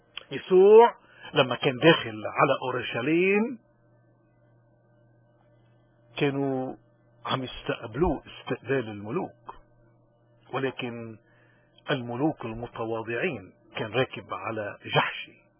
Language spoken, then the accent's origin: Arabic; Lebanon; ونحن كلبنانيين، كل حدا بلبنان